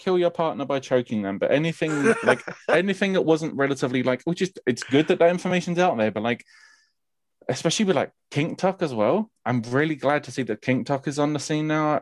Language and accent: English; London, United Kingdom; Like I said, I'm born and raised in London. I've been in the kink sphere. I'm 27 years old at the time of recording.